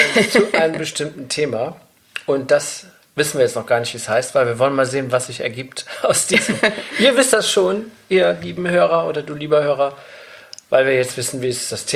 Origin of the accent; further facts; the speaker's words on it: Bonn, North Rhine-Westphalia, Germany; born there; Und ich bin ja in Bonn geboren